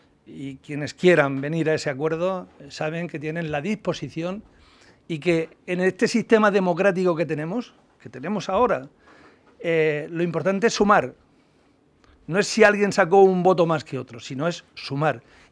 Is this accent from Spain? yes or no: yes; Region of Murcia, Spain; yo creo que como murcianos nos debe de avergonzar a todos